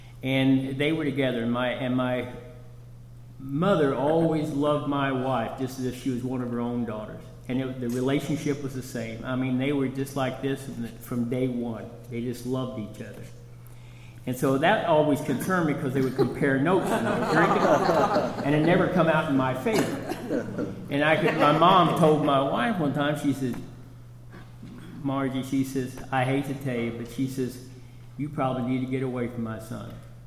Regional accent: Kansas, United States; But I'm a boy from Kansas, and I know what tornadoes are, and I've seen the damage behind those.

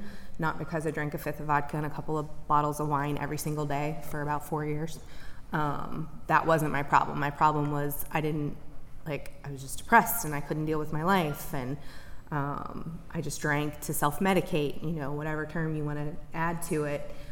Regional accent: Midwest, United States; I grew up in the Midwest, good old, you know, Midwestern values. I come from a great family.

